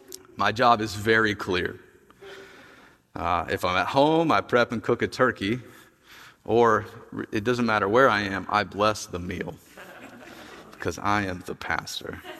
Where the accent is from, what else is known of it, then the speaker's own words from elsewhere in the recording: Tennessee, United States; I'm from Tennessee, by the way, if you didn't know that. I don't have much of an accent, but I've got some.